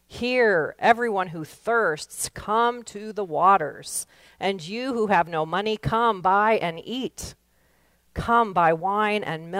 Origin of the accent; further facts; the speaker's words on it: Nebraska, United States; One thing that is a constant, however, is the abundance of water in my home state.